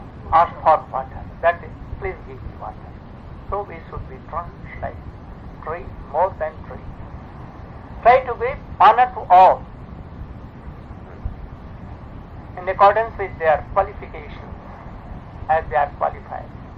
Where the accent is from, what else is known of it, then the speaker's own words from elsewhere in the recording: India; I don't know why, being an Indian, even my eyes are.